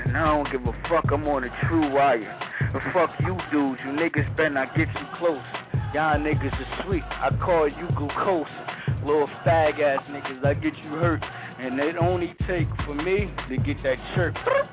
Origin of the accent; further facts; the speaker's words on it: New Jersey, United States; I'm from North New Jersey, Eric.